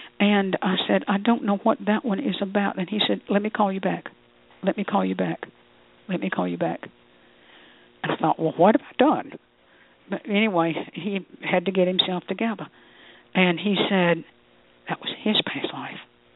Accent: United States; Well, I'm an American. I didn't have euros.

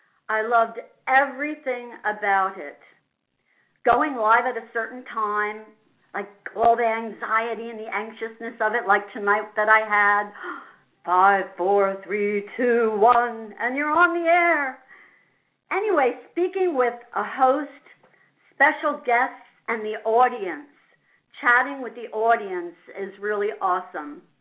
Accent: Asbury Park, New Jersey, United States; I grew up in Asbury Park, New Jersey.

